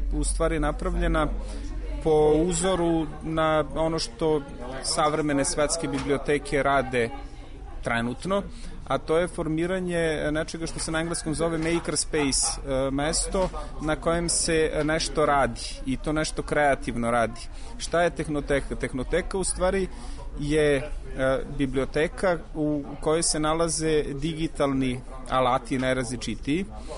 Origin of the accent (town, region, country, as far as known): Serbia